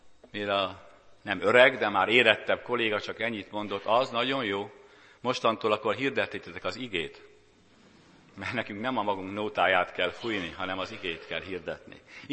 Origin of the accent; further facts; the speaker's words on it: Nyíregyháza, Szabolcs-Szatmár-Bereg, Hungary; lehet Nyíregyháza határában, én ott elég sokat jártam, mert ott nőttem föl